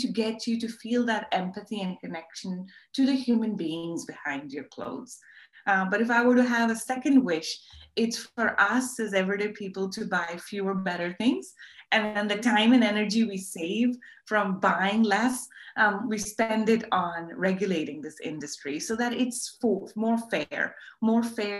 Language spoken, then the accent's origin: English; Karachi, Sindh, Pakistan; growing up in Karachi, there are a lot of garment factories there.